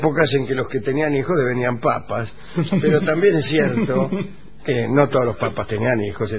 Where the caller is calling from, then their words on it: Montevideo, Uruguay; de Montevideo. Los escucho por casualidad porque pasaba de estación en estación.